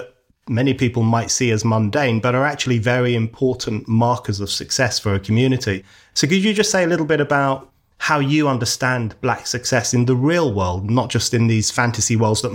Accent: London, United Kingdom; Where I grew up in Northwest London, I grew up with kids, most of whose parents were from rural parts of Ireland, and they were very disciplinarian parents.

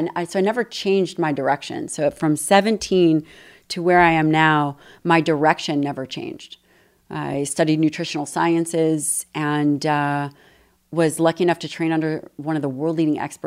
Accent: Chicago, Illinois, United States; also born or lived in Hawaii; No, so I'm from Chicago.

